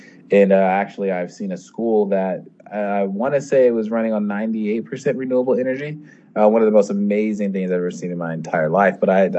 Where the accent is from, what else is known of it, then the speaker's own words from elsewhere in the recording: United States; now in India; you can tell I'm an expat, I'm an American expat.